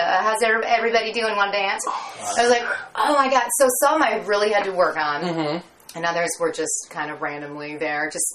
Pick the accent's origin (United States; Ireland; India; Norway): United States; Michigan; So I'm from Michigan, and so it's kind of like, I'm sure you can hear, like my voice is kind of like that, my mom and dad. And, I mean, I still talk like